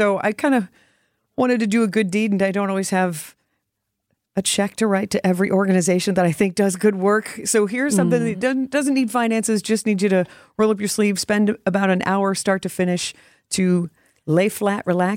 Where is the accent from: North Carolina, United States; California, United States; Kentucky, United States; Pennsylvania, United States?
Kentucky, United States; Louisville; I grew up in Louisville, Kentucky. And when that shooting happened recently, it was jarring to my core because that was, oh my gosh, that's my hometown.